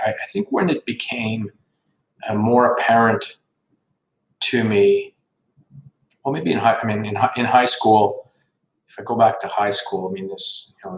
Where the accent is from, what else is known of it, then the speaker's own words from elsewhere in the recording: Longueuil, Quebec, Canada; also born or lived in Montreal; So I was born in Montreal. I grew up in Longueuil and lived in Longueuil until my early 20s.